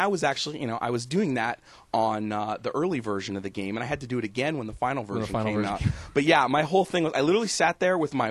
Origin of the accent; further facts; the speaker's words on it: California, United States; I'm from the Bay Area.